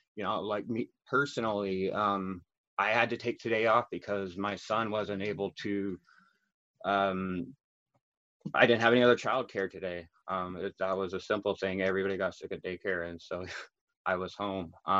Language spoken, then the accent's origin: English; Ketchikan, Alaska, United States; I'm 35 years old. I'm from Ketchikan, Alaska. Like the other candidates, I too was born and raised here.